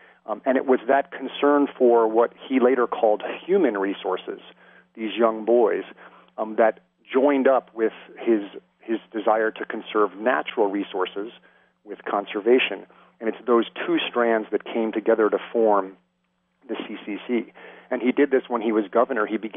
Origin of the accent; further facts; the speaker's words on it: Riverdale, New York, United States; also born or lived in Irvington; I actually went to St. Gabriel's in Riverdale, and then we moved up the Hudson to a small town called Irvington.